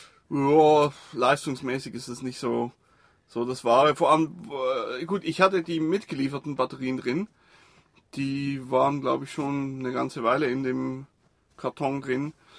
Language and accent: German; Switzerland; Ich bin Schweizer, ich darf Ambiance sagen.